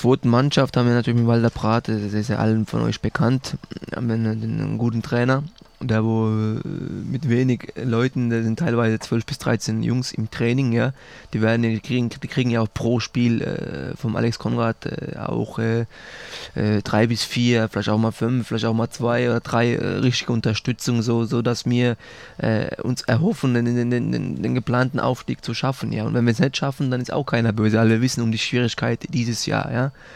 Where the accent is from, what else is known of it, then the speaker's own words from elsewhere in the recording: Mannheim, Baden-Württemberg, Germany; Ich bin ein Mannheimer